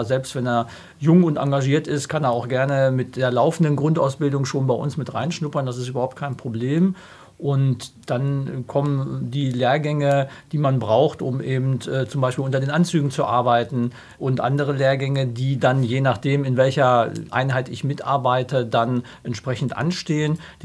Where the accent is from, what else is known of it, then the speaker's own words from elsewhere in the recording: Ockensen, Lower Saxony, Germany; ich komme aus Ockensen, das ist ein ganz kleiner Ort hier im Landkreis